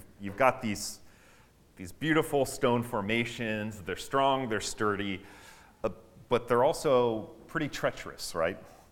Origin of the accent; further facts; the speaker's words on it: State College, Pennsylvania, United States; Before moving here, we lived in my hometown, State College, Pennsylvania.